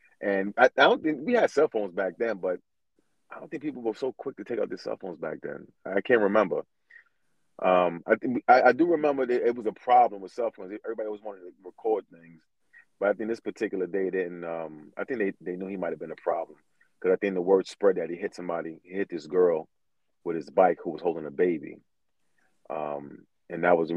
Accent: New York, United States; now in Baltimore, United States; I mean, I remember growing up in New York where if you got caught with a gun, it was said it was a year for each bullet.

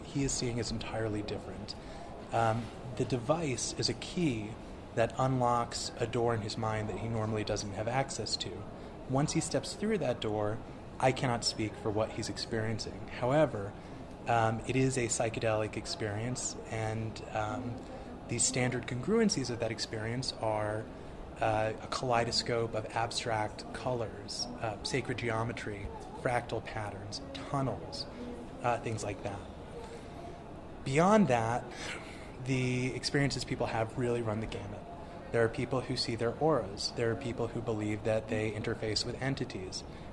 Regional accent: New England, United States; So I'm from New England

